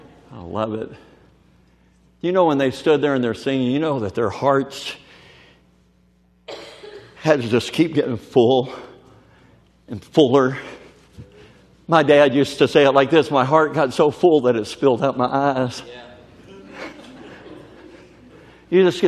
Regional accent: Kentucky, United States; And that reminds me. I grew up in Kentucky.

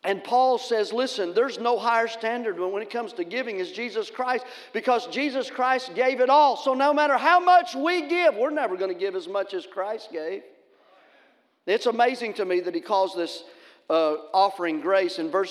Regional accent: Tennessee, United States; I'm from Tennessee, and I can understand that.

